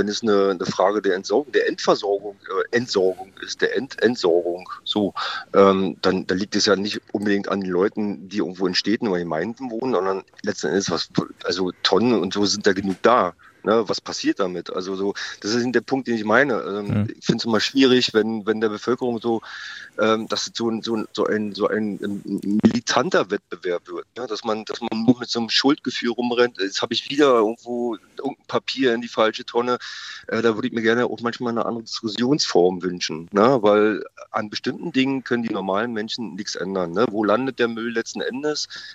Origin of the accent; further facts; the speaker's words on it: East Germany, Germany; Ich komme aus der DDR, da gab es ein Scoring, nur dass das anders belohnt oder bewertet wurde.